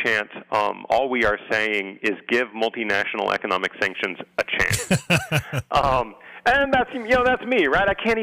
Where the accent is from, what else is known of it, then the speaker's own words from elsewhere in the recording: San Diego, California, United States; I grew up in San Diego, and My best friend explained to me that we had to have favorite teams